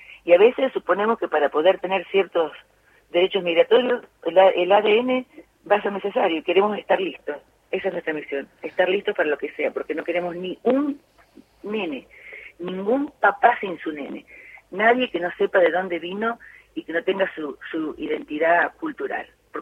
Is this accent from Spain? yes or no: no; Alcorta, Santa Fe, Argentina; Sí, señora, las dos somos santafesinas. Sí, soy de Alcorta.